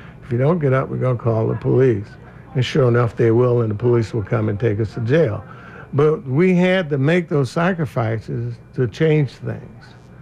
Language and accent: English; Savannah, Georgia, United States; I'm an American. I'm a citizen.